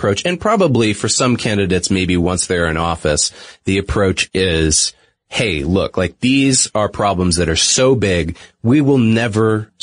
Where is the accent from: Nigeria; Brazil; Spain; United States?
United States; New England